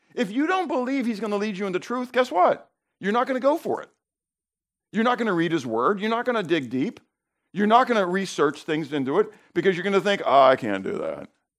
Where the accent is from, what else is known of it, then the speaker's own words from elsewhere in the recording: Northeast, United States; I'm from the Northeast.